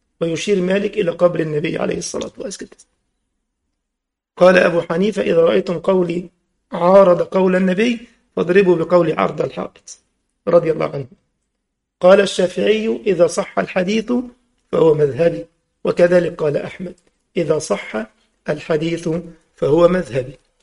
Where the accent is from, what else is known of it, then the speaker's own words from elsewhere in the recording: Egypt; قال لي: أنت منين يا سيد؟ هيناسبني ده ولا إيه؟ فأنا عادي بصبر يعني، قلت له: من مصر.